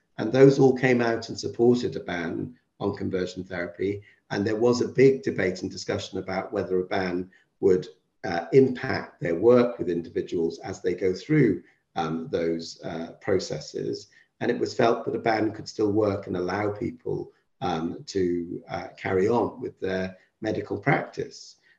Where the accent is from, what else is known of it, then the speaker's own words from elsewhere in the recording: United Kingdom; I love, you know, being a British national.